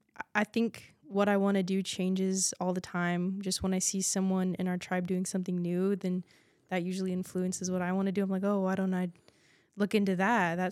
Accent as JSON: {"language": "English", "town": "Chiloquin", "region": "Oregon", "country": "United States", "tie": "born or raised there", "said": "Yes, I grew up in Chiloquin, went to elementary school."}